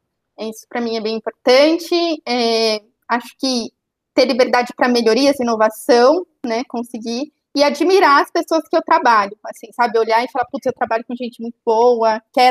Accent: São Paulo, Brazil; porque eu também não sou aqui de São Paulo, né? Eu sou do interior de São Paulo.

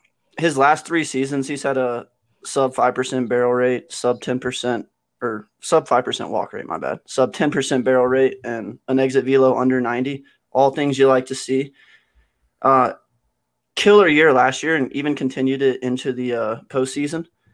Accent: Mobile, Alabama, United States; he was born and raised in Alabama, Mobile, Alabama, same place as I was.

